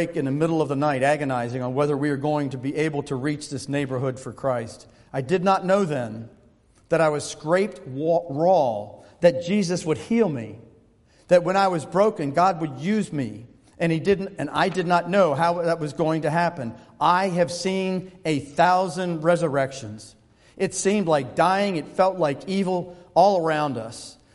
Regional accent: Baltimore, Maryland, United States; You know anything about Baltimore? Easy. It's my hometown.

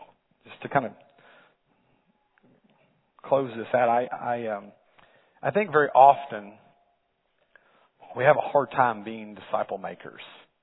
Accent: Dallas, Texas, United States; But I'm from Dallas. Go Chiefs.

